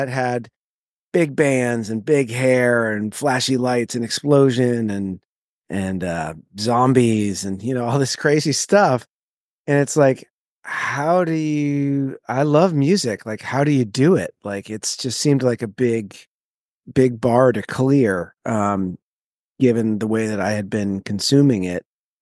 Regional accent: Reading, United States; I'm from two towns away in a town called Reading. So I have been a few other places between here and there, but I've kind of settled down here fairly close to where I grew up.

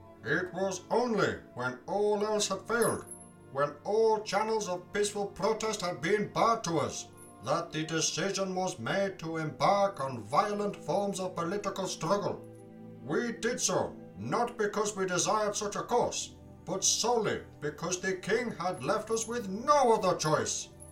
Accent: Mthatha, Eastern Cape, South Africa; born there; I was born in Umtata many, many years ago.

